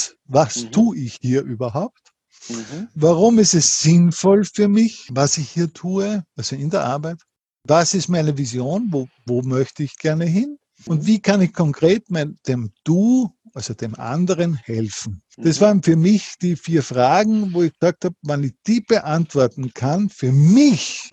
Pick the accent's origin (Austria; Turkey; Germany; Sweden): Austria; Linz, Upper Austria; ich komme aus Linz, in Oberösterreich